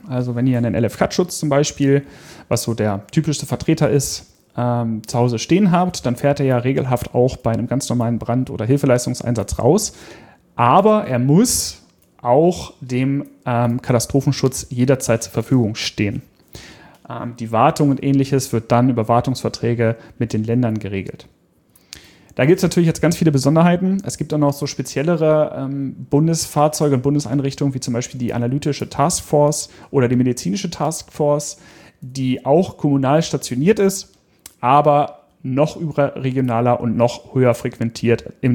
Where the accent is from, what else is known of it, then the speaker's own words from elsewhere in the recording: Hanover, Lower Saxony, Germany; hier in meiner Heimatstadt Hannover